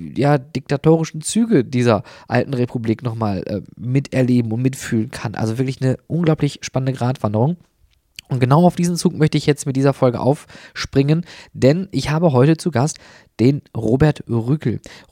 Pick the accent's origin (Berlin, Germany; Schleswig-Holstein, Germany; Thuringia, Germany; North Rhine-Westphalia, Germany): North Rhine-Westphalia, Germany; für mich als Ruhrpottler